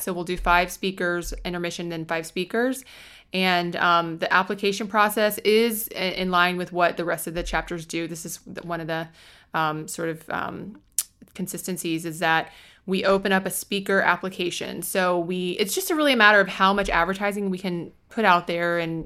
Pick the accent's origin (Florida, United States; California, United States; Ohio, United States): Florida, United States; Jacksonville; in Northeast Florida. I'm from Jacksonville. I love Jacksonville.